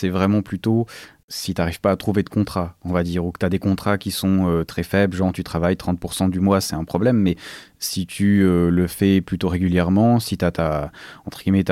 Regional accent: Switzerland; puis je suis suisse donc j'aime bien parler d'argent forcément

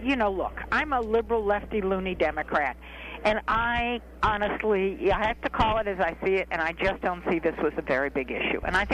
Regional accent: Cleveland, Ohio, United States; I am from Cleveland, Ohio

